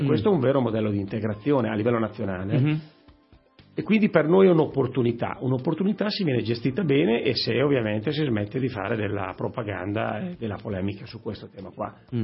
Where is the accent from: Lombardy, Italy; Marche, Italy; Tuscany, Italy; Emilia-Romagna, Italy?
Emilia-Romagna, Italy; io vengo dalla Romagna